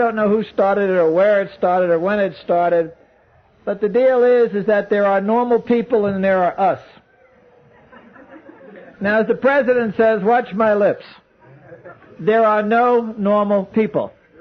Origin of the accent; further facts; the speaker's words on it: Brooklyn, New York, United States; I was born and raised in Brooklyn.